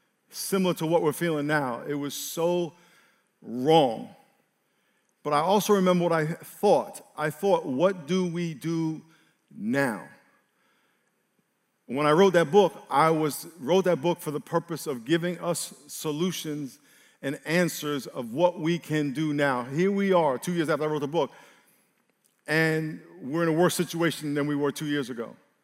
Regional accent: New York, United States; A little background. I grew up in New York. I have a white grandmother, She's passed. She married a black man from Jamaica.

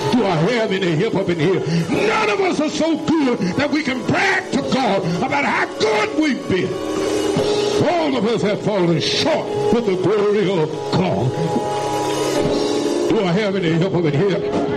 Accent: Georgia, United States; I'm from Georgia. Show me something.

